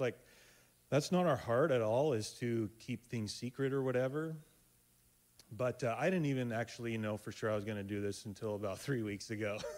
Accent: Seaside, Oregon, United States; I grew up in Seaside, Gearhart area. But we moved back to this area

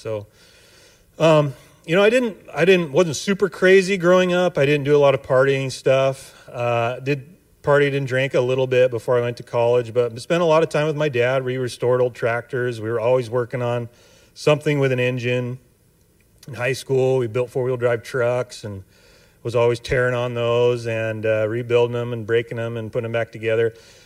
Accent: Seaside, Oregon, United States; also born or lived in Astoria; I was born in Astoria, and so I'm a real local yokel, you might say. I grew up down in the Seaside Gearhart area

